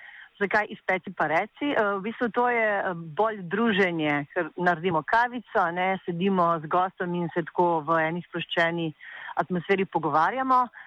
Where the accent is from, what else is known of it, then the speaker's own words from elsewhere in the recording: Bosnia & Herzegovina; Jaz prihajam iz Bosne in Hercegovine